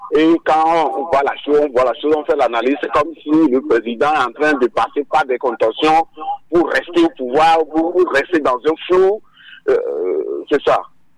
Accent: Togo; chez nous en Afrique, et principalement au Togo

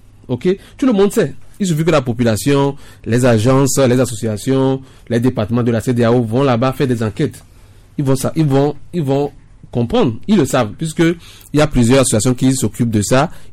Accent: Togo; moi je suis togolais.

